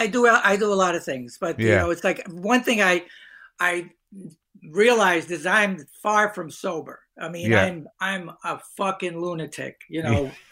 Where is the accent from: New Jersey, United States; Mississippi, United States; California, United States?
New Jersey, United States; Hoboken; Yeah, I grew up in Hoboken, New Jersey. Small town.